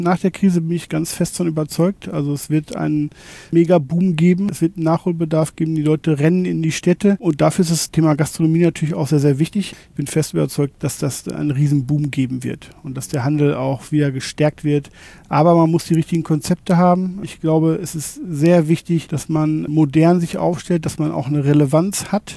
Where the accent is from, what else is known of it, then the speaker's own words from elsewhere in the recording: North Rhine-Westphalia, Germany; Bin aufgewachsen in Nordrhein-Westfalen.